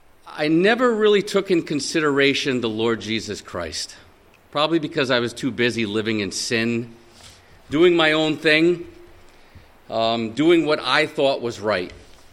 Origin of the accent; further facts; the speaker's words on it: Rhode Island, United States; born there; I was born in Rhode Island, as a matter of fact, where everybody is Catholic.